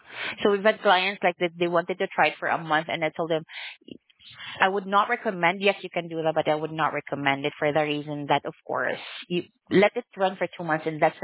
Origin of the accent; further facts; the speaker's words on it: Philippines; because I'm actually from the Philippines.